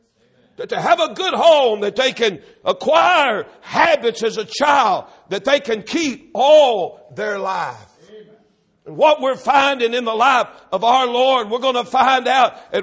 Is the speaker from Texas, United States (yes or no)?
yes; Texas, United States; My wife and I go back to a little old, that orphan's home we were raised in North Texas.